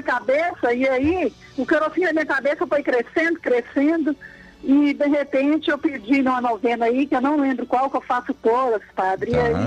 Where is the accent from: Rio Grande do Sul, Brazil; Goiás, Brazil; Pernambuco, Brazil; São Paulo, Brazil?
Goiás, Brazil; sou de Goiás